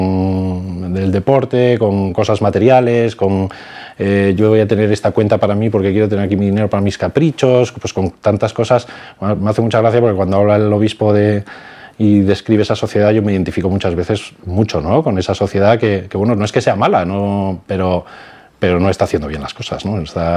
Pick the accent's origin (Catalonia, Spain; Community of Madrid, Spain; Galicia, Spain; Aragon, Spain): Community of Madrid, Spain; Madrid; now in Alcalá de Henares, Spain; teníamos 21 años y nos vinimos a vivir a Alcalá de Henares. Nosotros somos de Madrid los dos